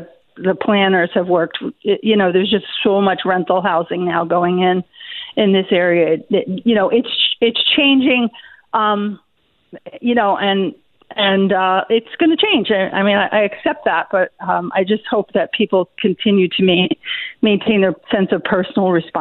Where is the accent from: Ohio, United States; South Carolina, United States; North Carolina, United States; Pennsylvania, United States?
Pennsylvania, United States; Doylestown; Well, yeah, I grew up in Doylestown, so